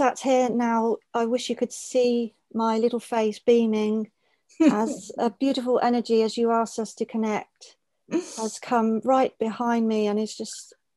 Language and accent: English; England, United Kingdom; Well, I'm from England, but I actually live on a very small little island at the bottom of the UK.